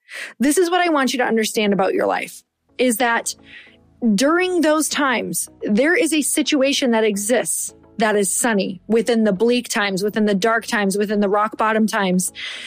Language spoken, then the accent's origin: English; Midwest, United States; Okay, so I don't know about you, but I'm from the Midwest. So I just want you to picture very, very cold winters.